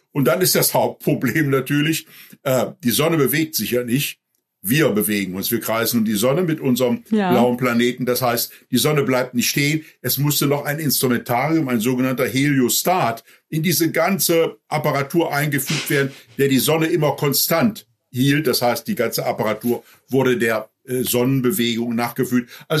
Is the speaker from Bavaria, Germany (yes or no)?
no; Düsseldorf, North Rhine-Westphalia, Germany